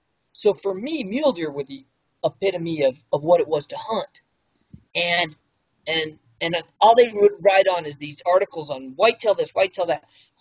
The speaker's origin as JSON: {"language": "English", "region": "New Mexico", "country": "United States", "said": "And I laugh about that because I came from New Mexico."}